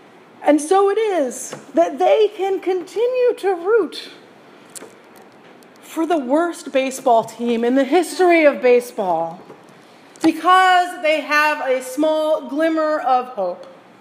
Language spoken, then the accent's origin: English; Michigan, United States; I grew up in West Michigan in an era when the Detroit Tigers were pretty hopeless.